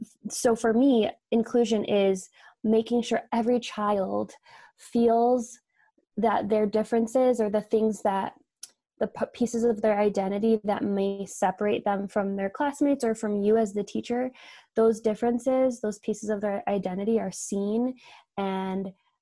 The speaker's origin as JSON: {"language": "English", "region": "Michigan", "country": "United States", "tie": "born or raised there", "said": "I grew up in Michigan. I kind of bopped around all throughout the state. So I did my elementary years in northern Michigan, which is very different than West Michigan, which is where I had my middle school and high school experience."}